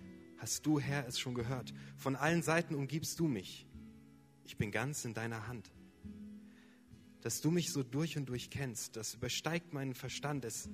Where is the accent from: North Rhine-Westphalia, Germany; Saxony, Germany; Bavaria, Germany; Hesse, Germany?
North Rhine-Westphalia, Germany; Mönchengladbach; Hi, cool euch zu sehen. Ich komme aus Mönchengladbach